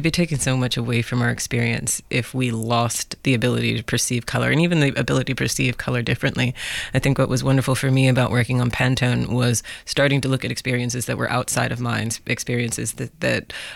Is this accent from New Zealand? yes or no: no; Lexington, Kentucky, United States; I grew up in Lexington, Kentucky.